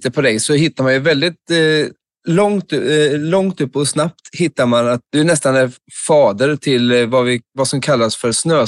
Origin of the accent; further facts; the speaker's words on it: Småland, Sweden; För mig som är smålänning sitter bilvägen 11,5 timme ifrån dig, så känns det så långt ifrån med att ha snö just nu.